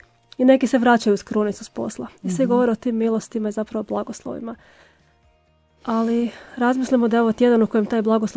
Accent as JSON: {"language": "Croatian", "country": "Croatia", "said": "mi smo Hrvati nekako, ajmo reći, marijanski narod."}